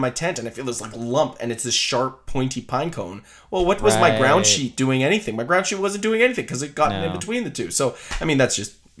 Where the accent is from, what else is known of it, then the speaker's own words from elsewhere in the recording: Canada; not local to me because I'm Canadian, but local to Americans.